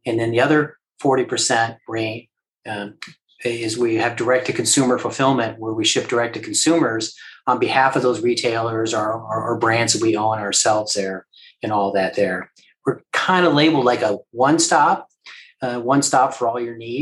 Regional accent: California, United States; born and raised in California all my life there.

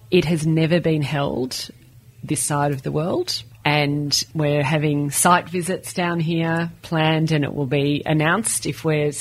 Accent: Australia; as an Australian

